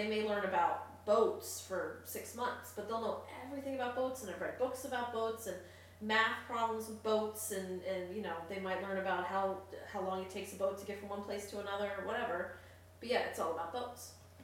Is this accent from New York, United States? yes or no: no; Florida, United States; But growing up in South Florida, I grew up around, you know, we always had Spanish speaking people around.